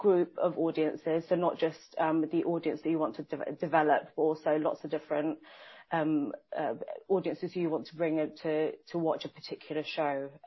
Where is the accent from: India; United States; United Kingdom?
United Kingdom; Shoreditch, London; I'm also originally from Shoreditch, so it's nice to come back and work in a venue in Shoreditch as well.